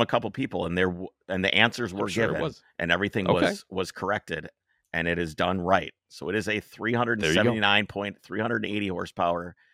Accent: Minnesota, United States; Where are you from, man? Oh, I'm from Minnesota.

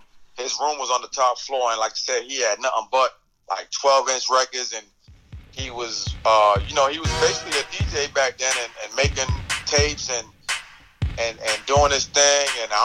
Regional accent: Dorchester, Massachusetts, United States; Like I said, I'm from Dorchester, and my mom is the oldest out of six, and we lived in a house, man, where it was all of us in one house.

